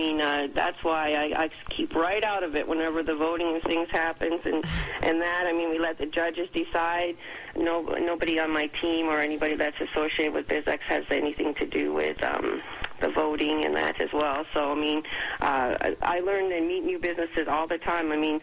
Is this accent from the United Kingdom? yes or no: no; Canada; just being Canadian and being next year, you know, the big year for the 150th anniversary of Confederation